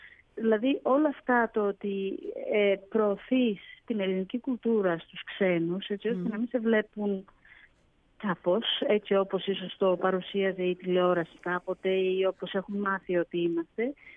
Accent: Trikala, Thessaly, Greece; Είμαι από Τρίκαλα, Θεσσαλίας.

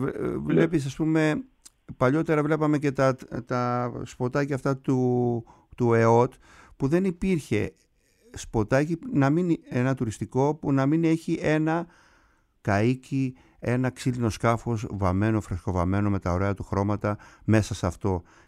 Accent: Kasos, South Aegean, Greece; Θα προσθέσω εγώ και το νησί μου την Κάσο

